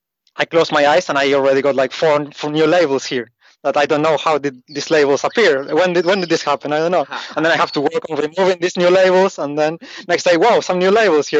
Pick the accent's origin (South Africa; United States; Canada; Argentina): Argentina; also born or lived in Asia; I grew up in South America, in Argentina.